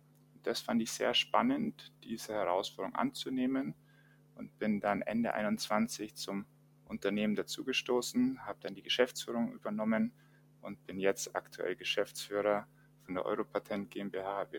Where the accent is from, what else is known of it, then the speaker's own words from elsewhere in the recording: Rosenheim, Bavaria, Germany; ich bin 28 Jahre alt. Ich komme ursprünglich aus Rosenheim